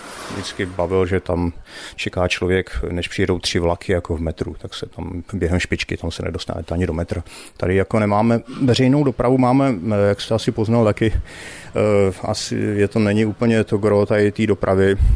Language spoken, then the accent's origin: Czech; Prague, Czechia; tak mi to tak nějak připomíná Prahu, já jsem původně z Prahy.